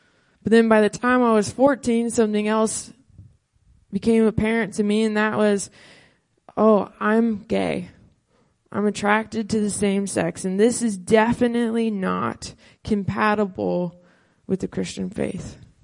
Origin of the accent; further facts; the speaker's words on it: Portland, Oregon, United States; I'm not from here. I'm from Portland, Oregon, so maybe that gives you a little bit of context.